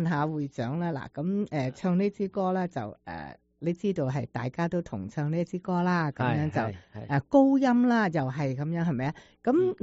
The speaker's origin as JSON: {"language": "Cantonese", "region": "Guangdong", "country": "China", "said": "嗱，我哋广东人咧就比较叻，我觉得我哋勤力啊"}